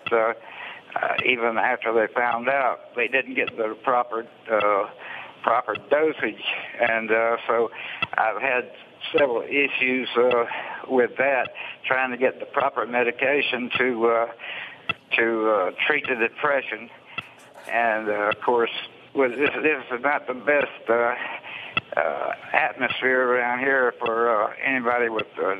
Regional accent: Alabama, United States; Well, my family aren't able to come up here. Like you said, I'm from Alabama, and It's a long way

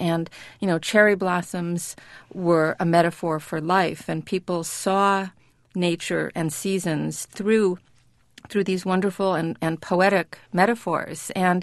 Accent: Indiana, United States; And growing up in Indiana, I was a child who always liked nature.

